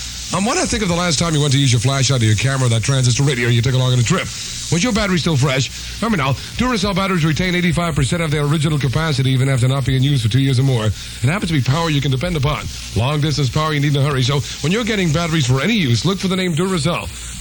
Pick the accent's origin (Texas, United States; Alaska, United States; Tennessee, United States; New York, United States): New York, United States; Brooklyn; That's my hometown, Ocean and Emmons, you know, in Brooklyn.